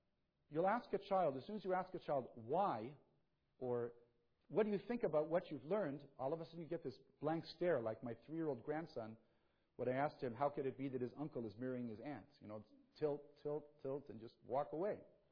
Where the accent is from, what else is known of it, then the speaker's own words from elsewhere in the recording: Iraq; And when I grew up in Iraq, said, all of us learned this way.